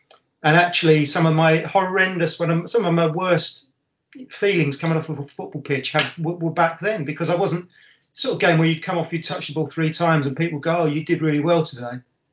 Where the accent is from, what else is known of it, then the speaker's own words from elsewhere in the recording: Edmonton, London, United Kingdom; also born or lived in Hackney / Winchmore Hill; I was born in Hackney. We lived in a clubhouse in Edmonton, and then when my dad died, just after my dad died, we moved to a house in Winchmore Hill